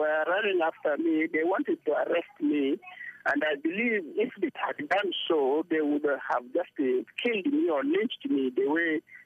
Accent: Mundri, Western Equatoria, South Sudan; I was very insecure in my hometown of Mundri.

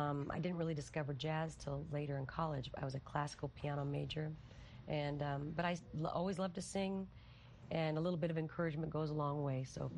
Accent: Omaha, Nebraska, United States; I was from Omaha, and from Omaha, but I spent some time in the Bay Area. I spent some time in Minneapolis and then to Kansas City

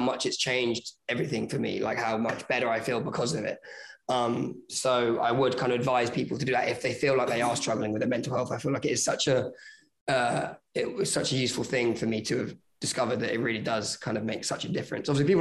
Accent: United Kingdom; yeah, no, of course, I'm British.

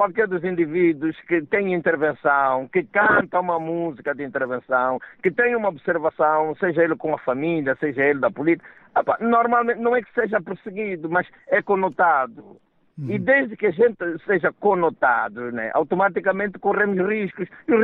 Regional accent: Quipiri, Bengo, Angola; Pois que ainda por cima eu sou do Bengo, ainda por cima eu sou do Bengo, sou do Kipiri.

